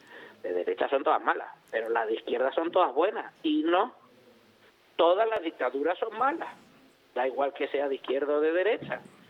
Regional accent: Spain; yo soy español y hablo su mismo idioma.

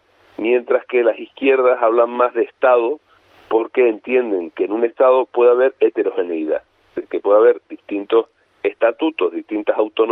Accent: Canary Islands, Spain

